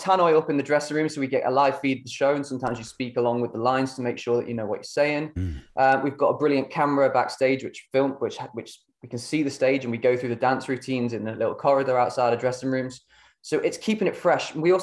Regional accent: Burton upon Trent, West Midlands, United Kingdom; No, I'm from Burton itself.

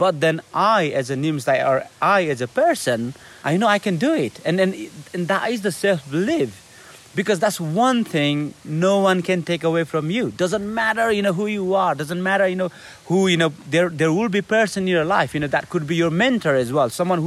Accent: Nepal; obviously me, as you know, as you can see, you know, I'm from Nepal

